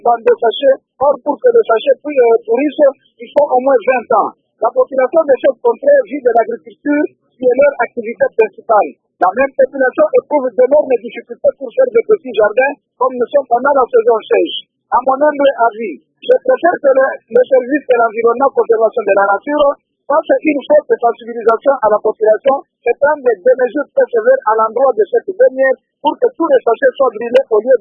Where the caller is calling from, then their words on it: Congolo, DR Congo; en bas, je vous appelle à partir de Congolo.